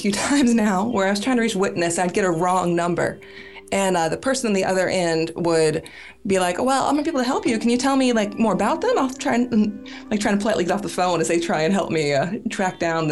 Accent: Atlanta, Georgia, United States; I'm not from Rome. I grew up in Atlanta, but my mother and her family are from Rome originally.

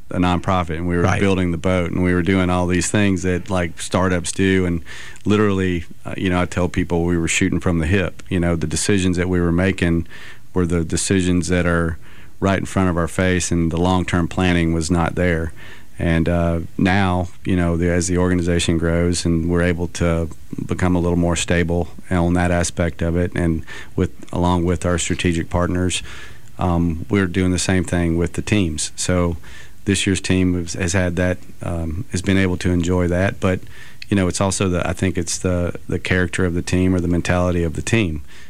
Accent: Mobile, Alabama, United States; This is so, you know, I'm a hometown boy. I grew up in Mobile. I love Mobile, even though I live away.

